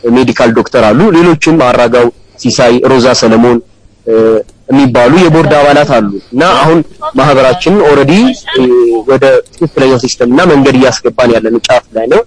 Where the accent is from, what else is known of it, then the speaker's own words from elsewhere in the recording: Amhara, Ethiopia; እኛ የአብዛኞቻችን የወሎ ልጆች ነን። ከተለያየ አካባቢ የወሎ ልጆች ነን።